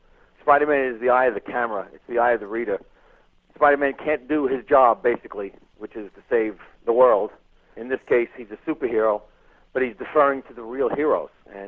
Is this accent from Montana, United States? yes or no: no; New York, United States; I'm a New Yorker, and it hurt.